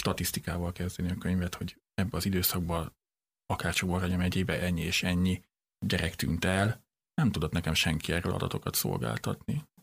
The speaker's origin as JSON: {"language": "Hungarian", "town": "Szentlászló", "region": "Baranya", "country": "Hungary", "tie": "born or raised there", "said": "mert én is egy nagyon kicsi faluban nőttem föl, Szent László Baranya megyében, ahol hasonló volt a falu lakossága"}